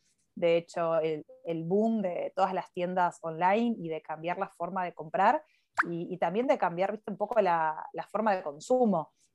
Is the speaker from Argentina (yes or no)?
yes; Argentina; En general, los argentinos en materia de tinto somos muy de Malbec